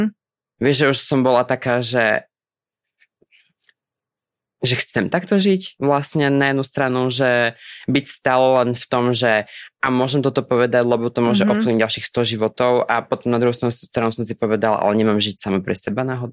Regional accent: Spiš, Slovakia; Ja som zo Spiskej.

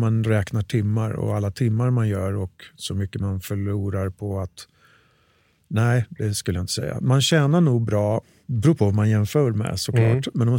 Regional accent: Örebro, Örebro County, Sweden; Örebro från början.

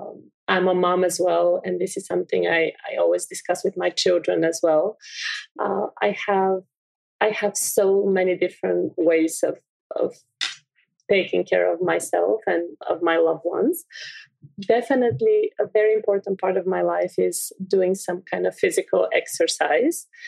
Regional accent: Bulgaria; I'm from Bulgaria. I grew up with these beautiful fields.

